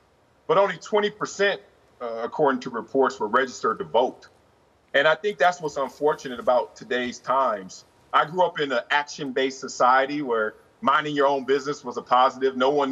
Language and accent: English; Compton, California, United States; also born or lived in South Central Los Angeles; really keeping me away from the ills of my neighborhood growing up in Compton or South Central.